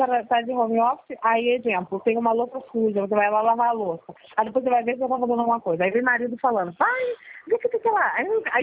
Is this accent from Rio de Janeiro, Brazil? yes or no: yes; Niterói, Rio de Janeiro, Brazil; Ah, sou de Niterói.